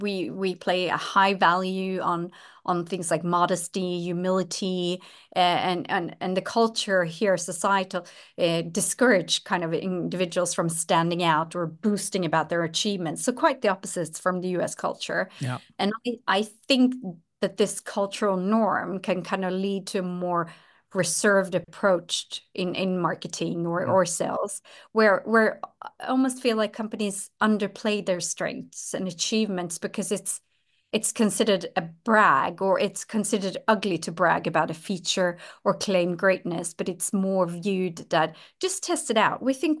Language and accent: English; Sweden; English is a second language; moved away as an adult; also born or lived in London / United States; although I am Swedish, born and raised, I moved away from Sweden when I was 19 years old to go to university. I studied in London, and then I essentially was away from Sweden for 13 years